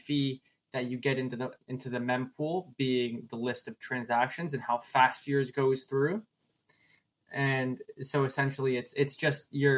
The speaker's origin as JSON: {"language": "English", "country": "Canada", "said": "I'm Canadian."}